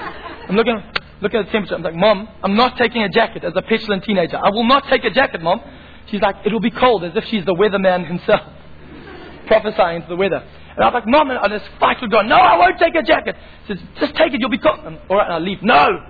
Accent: Zimbabwe; I grew up in Zimbabwe

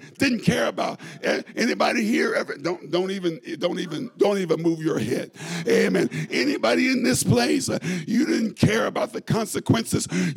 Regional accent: Indiana, United States; I'm from Indiana.

